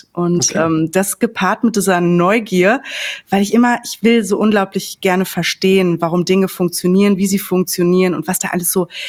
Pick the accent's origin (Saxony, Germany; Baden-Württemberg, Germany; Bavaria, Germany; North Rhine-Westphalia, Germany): North Rhine-Westphalia, Germany; Ich komme ja auch aus der Ecke.